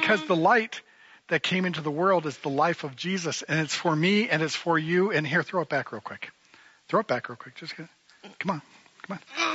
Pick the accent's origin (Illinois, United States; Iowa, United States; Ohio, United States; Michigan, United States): Iowa, United States; Sabula; Sebula is my hometown, and yes, it's the only island city in all of Iowa.